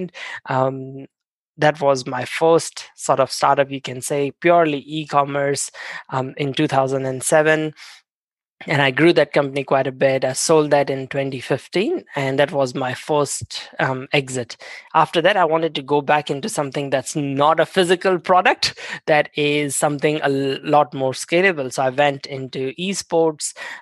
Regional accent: India; English is a second language; now in New Zealand; So about 19 years ago, I moved to New Zealand from India. 19 or 20 years ago, I moved to New Zealand and studied here and all that.

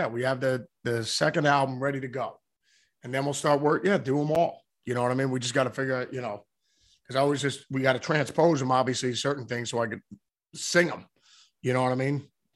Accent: Australia; I always viewed playing, being an Aussie guitar player, as playing for the New York Yankees.

